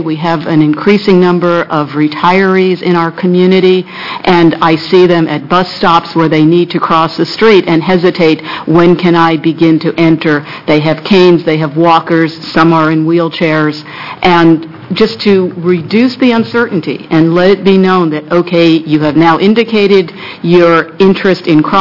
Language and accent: English; Klamath Falls, Oregon, United States; from Klamath Falls and continuing to represent the Oregon Bicycle and Pedestrian Advisory Committee in speaking with you this morning.